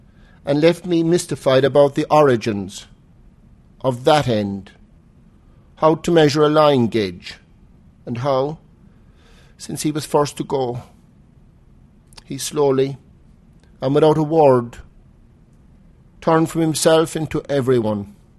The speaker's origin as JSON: {"language": "English", "town": "Cork", "region": "Munster", "country": "Ireland", "tie": "born or raised there", "said": "I grew up in the Hell Box. The Hell Box was Cork in Ireland, and the particular Hell Box was on Oliver Plunkett Street, the Eagle Printing Company."}